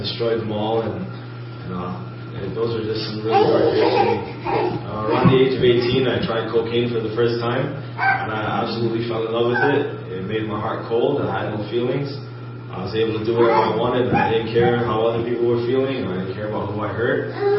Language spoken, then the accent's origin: English; New York City, New York, United States; I grew up in New York City. Come from a good family, a single parent home.